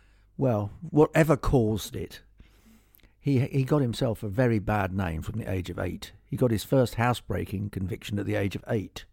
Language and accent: English; Scotland, United Kingdom; born there; I'm more sentimental about Glasgow because I was born near Glasgow.